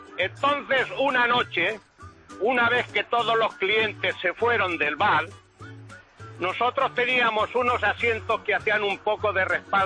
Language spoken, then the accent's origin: Spanish; Tobarra, Castilla-La Mancha, Spain; moved away as an adult; now in Mallorca, Spain; soy de Tobarra, no, de La Mancha, pero de Tobarra.